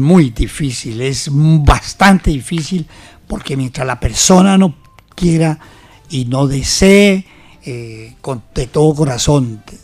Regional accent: Bogotá, Colombia; Yo soy de Bogotá.

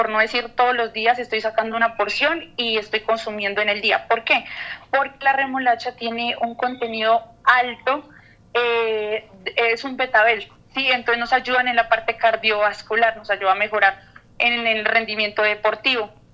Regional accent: Florencia, Cauca, Colombia; yo vengo de una zona que ha sido vulnerada, ¿sí? O sea, yo vengo desde Florencia, Cauca, pero no como tal del municipio, o sea, del pueblo, como por decir así, sino de una vereda.

